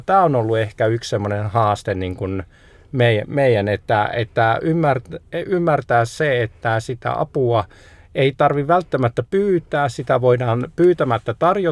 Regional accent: Tampere, Pirkanmaa, Finland; born there; also born or lived in Seinäjoki; No itse asiassa mä oon Tampereelta syntynyt. Tampereella on asuttu silloin, kun on syntynyt, ja sitten Seinäjoella on myös osan lapsuudesta asunut, mutta pienellä maaseutukaupungissa on asunut suurimman osan lapsuudestani nuoruuteni, ja sitten mummolat on ihan maaseudulla ollut

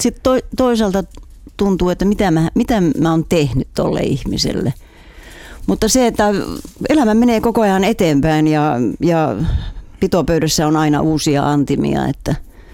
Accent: Nivala, North Ostrobothnia, Finland; Ojakylässä Marjoniemen kansakoulu, jossa meidän koti, se on mun kotikyläni, ja vanhemmat on maanviljelijöitä, äitini oli alakoulun opettaja.

